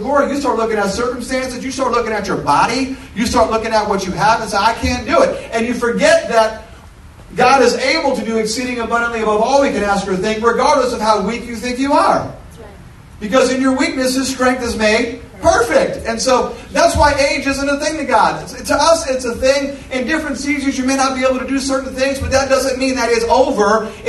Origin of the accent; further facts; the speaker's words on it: New York, United States; I'm from New York. I love the New York Yankees.